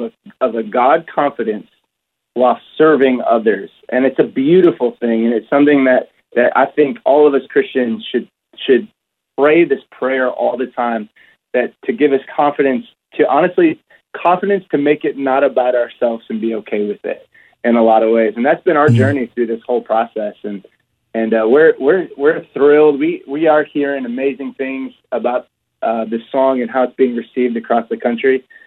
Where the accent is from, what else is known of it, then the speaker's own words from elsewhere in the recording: Michigan, United States; We're 50 yards from Michigan, too. I just want you to know that because I'm from Michigan.